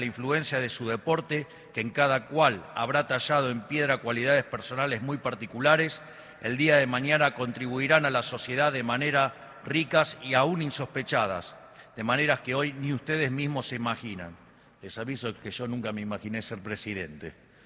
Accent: Argentina; quiénes somos como argentinos. Un pueblo creativo y trabajador

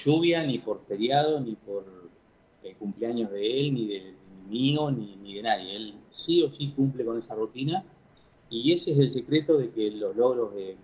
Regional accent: Victorica, La Pampa, Argentina; Somos de Victorica, somos una familia bastante nómade igual

